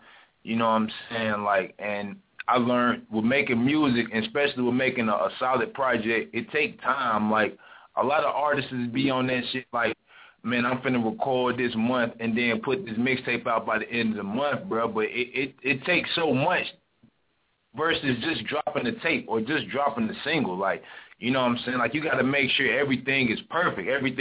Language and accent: English; Montego Bay, Saint James Parish, Jamaica; but I'm originally from Montego Bay, you see me?